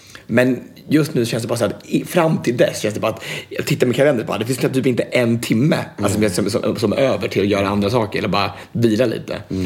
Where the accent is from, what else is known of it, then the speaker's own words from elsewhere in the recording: Alingsås, Västra Götaland County, Sweden; Så jag måste liksom, jag kommer från Alingsås.